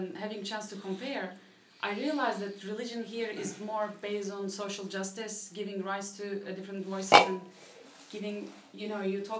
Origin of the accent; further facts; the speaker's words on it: Kurdistan, Turkey; I usually say I'm from Kurdistan, part